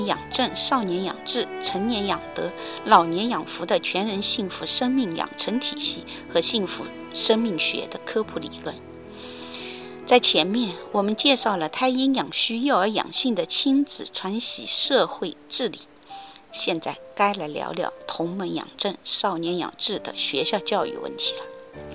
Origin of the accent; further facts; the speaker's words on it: Qiandao Lake, Zhejiang, China; 也不只是因为那是我的家乡千岛湖